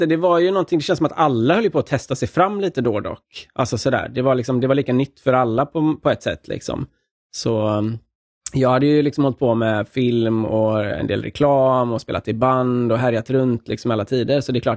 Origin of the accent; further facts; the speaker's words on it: Gothenburg, Västra Götaland County, Sweden; Jag är ju från Göteborg också då, som några av er där.